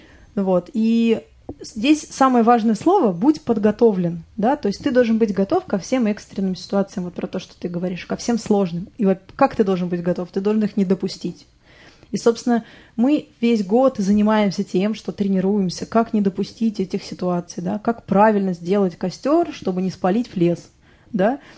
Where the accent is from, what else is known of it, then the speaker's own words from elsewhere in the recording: Russia; чтобы ребята, например, из Англии понимали, что мы из России.